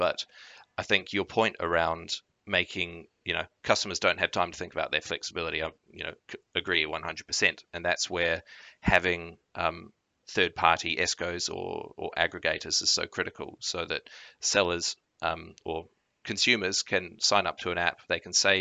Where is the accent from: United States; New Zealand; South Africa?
New Zealand; Given that I'm from New Zealand